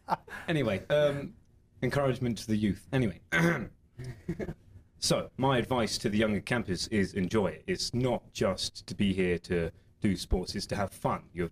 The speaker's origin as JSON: {"language": "English", "town": "Leighton Buzzard", "region": "East of England", "country": "United Kingdom", "tie": "born or raised there", "said": "I'm from the UK. Fun fact about this place, Bricktown was made from the sand quarries in my hometown"}